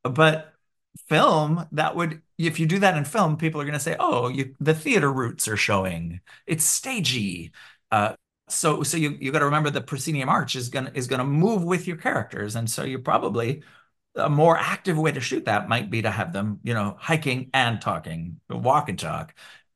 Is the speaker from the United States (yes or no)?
no; Canada; now in Montreal, Canada; I'm living here in Montreal now, giving that a go, even though my French is not what it should be as a Canadian